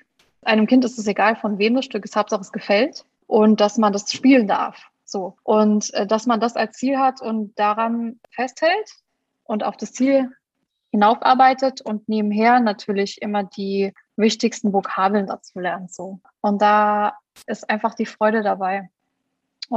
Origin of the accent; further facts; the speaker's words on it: Saarland, Germany; meine Heimat ist ja das Saarland, da wo auch meine Eltern sind.